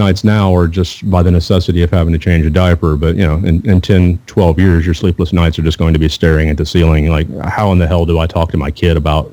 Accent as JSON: {"language": "English", "region": "Missouri", "country": "United States", "tie": "born or raised there", "also_born_or_lived": "Mississippi / South Carolina", "moved": "yes", "said": "I grew up in Missouri, which some people might still consider the South, but I moved to the South in 1997 to Mississippi"}